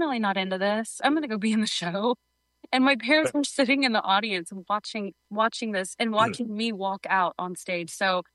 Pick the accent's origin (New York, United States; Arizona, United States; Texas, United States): Texas, United States; Dallas; I'm from Dallas originally